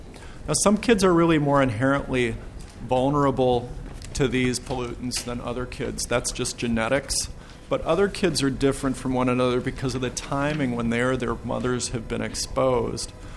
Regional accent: St. Paul, Minnesota, United States; also born or lived in Roseville; I'm from St. Paul via Roseville.

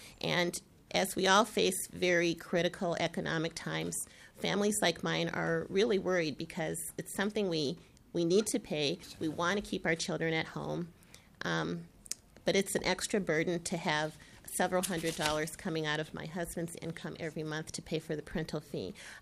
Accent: Eagan, Minnesota, United States; I'm from Eagan.

